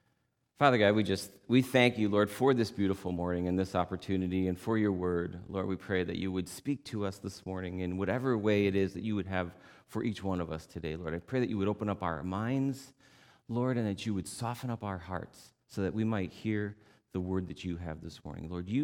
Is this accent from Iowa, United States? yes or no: no; New York, United States; So I'm from Western New York, which is really near Buffalo, very wintry and cold